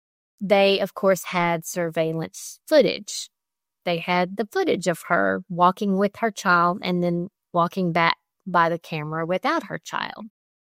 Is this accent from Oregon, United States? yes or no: no; Texas, United States; I'm from Texas, so every word in Texas has three or four syllables.